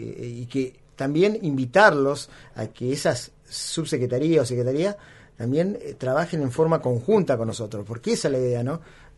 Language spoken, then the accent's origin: Spanish; Ushuaia, Tierra del Fuego, Argentina; Por ejemplo, en Ushuaia, yo soy de Ushuaia